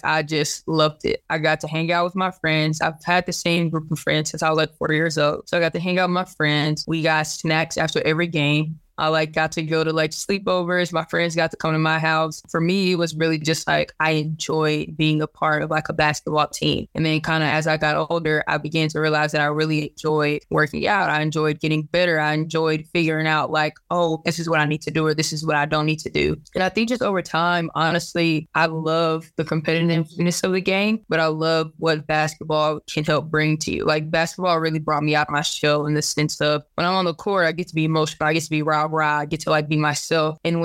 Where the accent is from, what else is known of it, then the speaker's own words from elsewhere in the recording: Duncanville, Texas, United States; So I'm originally from Duncanville, Texas, which is a suburb about 2 exits up from Dallas. So I definitely just understand I'm from Dallas and go with it. My family's born and bred out of Dallas.